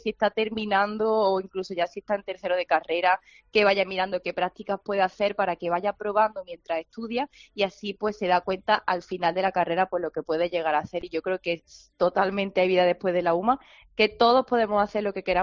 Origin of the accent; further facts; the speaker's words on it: Granada, Andalusia, Spain; also born or lived in Málaga; llevaba casi 5 años en Málaga, yo soy de Granada, y por venirme a estudiar lo que yo he querido siempre, periodismo, pues me vine aquí a Málaga, y ahora pues al final resulta que me voy para Madrid